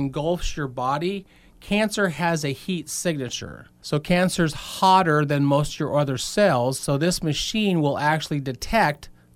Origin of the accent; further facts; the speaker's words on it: Hermiston, Oregon, United States; My sister lives in Mesa, Arizona. We grew up in Hermiston. I lived in Newport for years.